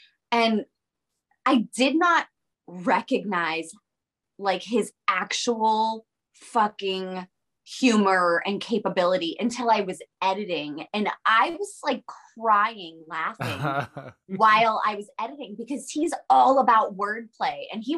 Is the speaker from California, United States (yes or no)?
no; Pittsburgh, Pennsylvania, United States; I had so many friends at Heinz Field because I'm from Pittsburgh